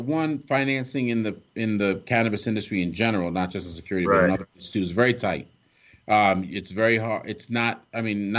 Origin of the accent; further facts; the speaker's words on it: New York, United States; I've seen people, you know, growing up in New York, down a six pack and then hospitalize their whole family.